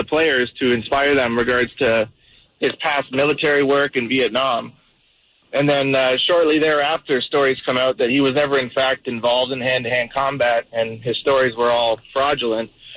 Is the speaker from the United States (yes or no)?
no; Canada; I'm from Canada, I'm a Blue Jays fan.